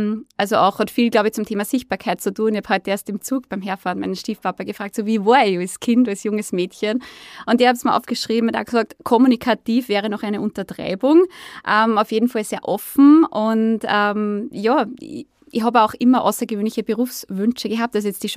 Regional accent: Lower Austria, Austria; ich komme aus Niederösterreich

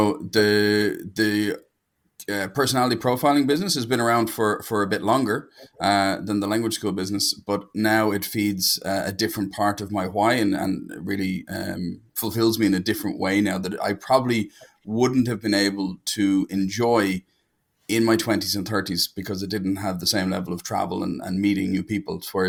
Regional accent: Dublin, Leinster, Ireland; I am from Dublin in Ireland, which is the center of the known universe.

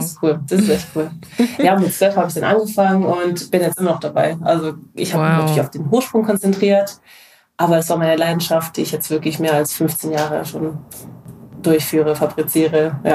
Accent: Freiburg, Baden-Württemberg, Germany; also born or lived in Paris; now in Stuttgart, Germany; Und wir sind alle in Frankreich geboren, sind dann aber 1996 nach Freiburg gezogen, weil sich meine Eltern getrennt haben.

